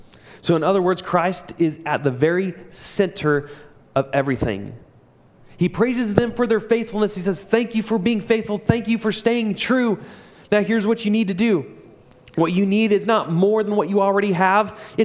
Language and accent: English; Joplin, Missouri, United States; We actually have one in Greenwood, but I grew up in Joplin, Missouri, and so there was a place called BioLife.